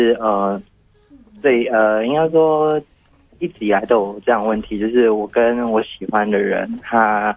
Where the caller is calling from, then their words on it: Tainan, Taiwan; 我是台南的